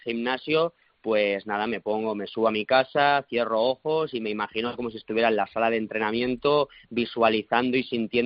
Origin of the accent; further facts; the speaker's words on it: Barcelona, Catalonia, Spain; Entonces me vine para aquí, para Barcelona, porque yo de normal entreno aquí en el CAR de Barcelona y soy de Barcelona.